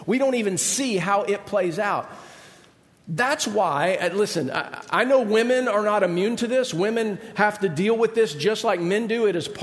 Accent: Georgia, United States; I mean, I grew up in Georgia on a lake and I knew how to water ski.

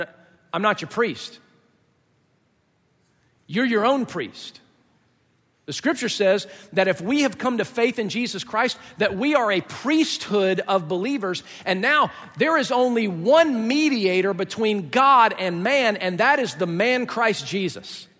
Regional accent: Georgia, United States; also born or lived in Tampa, United States; I grew up in Georgia, but I lived for a brief time, a two-year stint in Florida when I was like, you know, 7, 8 years old. And I lived in the Tampa area.

